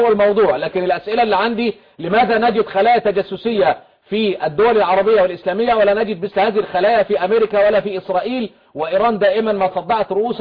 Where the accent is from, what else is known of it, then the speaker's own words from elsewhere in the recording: Egypt; وانا كمصري